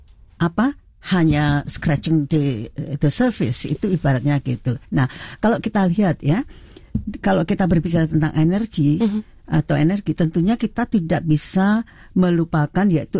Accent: Java, Indonesia; karena saya orang Jawa

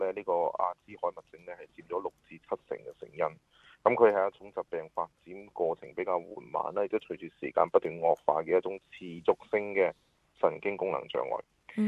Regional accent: Hong Kong; 咁我哋中國人、香港人啦，或者廣東人咧，最喜歡係打麻雀啦

